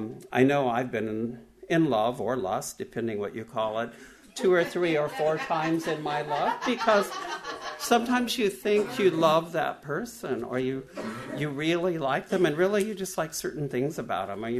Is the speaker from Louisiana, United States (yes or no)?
no; Ramona, California, United States; And growing up in Ramona a little bit, as Millie did, it was we had 3 acres, and it was small back then.